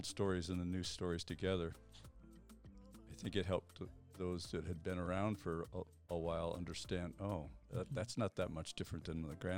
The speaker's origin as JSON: {"language": "English", "town": "Glenwood Springs", "region": "Colorado", "country": "United States", "tie": "born or raised there", "said": "I grew up in Glenwood Springs, so I knew a lot of people who I knew."}